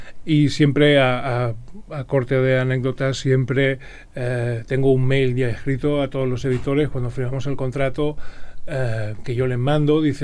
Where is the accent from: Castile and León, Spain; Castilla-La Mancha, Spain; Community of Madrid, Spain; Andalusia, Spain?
Andalusia, Spain; Baza; en Baza juego en casa, definitivamente. No solo porque, como tú decías, es también mi tierra